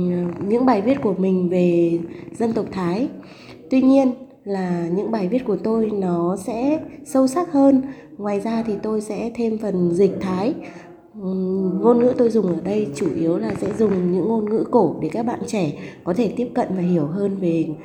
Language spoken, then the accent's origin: Vietnamese; Muong Lo, Yên Bái, Vietnam; Vâng, tôi là người con của dân tộc Thái, sinh ra và lớn lên ở Mường Lò.